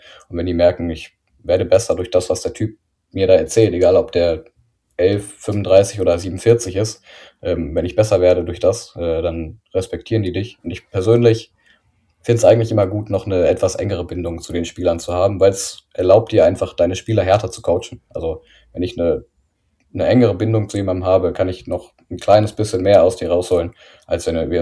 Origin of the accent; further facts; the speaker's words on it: Hildesheim, Lower Saxony, Germany; Also ich bin ursprünglich gebürtiger Hildesheimer. Meine Eltern wohnen immer noch da in der Gegend, bin da aufgewachsen.